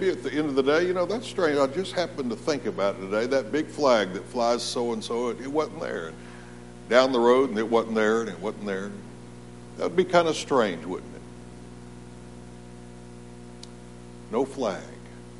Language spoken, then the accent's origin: English; Jacksonville, Florida, United States; I was saved at 14 years old in Florida. I grew up in Jacksonville, Florida. Anybody ever heard of that?